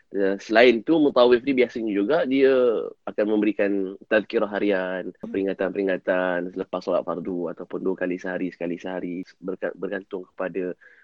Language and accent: Malay; Australia; kami daripada Australia